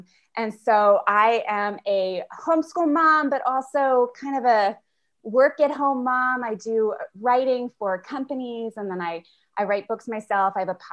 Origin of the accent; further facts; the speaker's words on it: Pennsylvania, United States; Let me tell you, like, I'm from Pennsylvania, and being from Pennsylvania, there's no such thing as a proud Pennsylvanian bumper sticker.